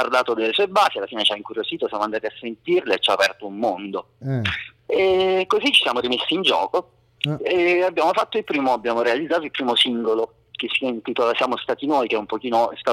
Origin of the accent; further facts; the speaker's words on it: Vasto, Abruzzo, Italy; sono di Vasto come il motociclista.